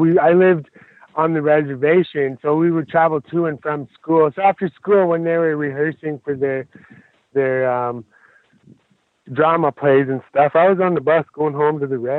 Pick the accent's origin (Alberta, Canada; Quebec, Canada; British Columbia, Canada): Alberta, Canada; I grew up in southern Alberta. on the Blood Tribe. It's a part of the Blackfeet Confederacy.